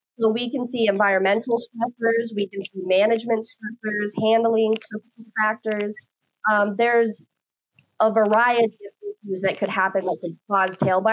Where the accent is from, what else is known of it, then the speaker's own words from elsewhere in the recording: Lubbock, Texas, United States; moved away as an adult; now in Minnesota, United States; I am originally from West Texas, Lubbock specifically.